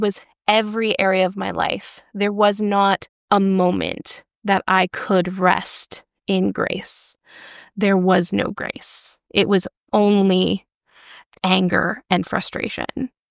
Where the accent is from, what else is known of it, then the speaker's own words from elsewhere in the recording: Regina, Saskatchewan, Canada; I grew up in Western Canada in a very, very small church in Regina. And I grew up in an incredibly independent fundamental Baptist church